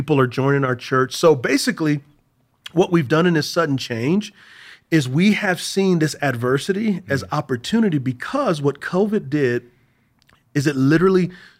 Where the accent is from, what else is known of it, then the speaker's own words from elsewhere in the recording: Texas, United States; Growing up in Texas, I played at a high school called Converse Judson